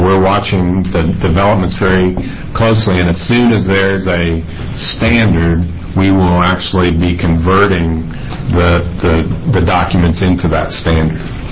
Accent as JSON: {"language": "English", "region": "Texas", "country": "United States", "accent": "Texan", "said": "If that's where you're wondering about my accent, I'm a escaped Texan."}